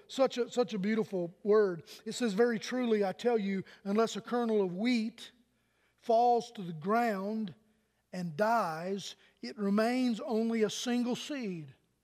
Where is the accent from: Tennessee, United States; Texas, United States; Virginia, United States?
Virginia, United States; St. Charles; I was telling him about where I was raised in Virginia, in St. Charles, Virginia.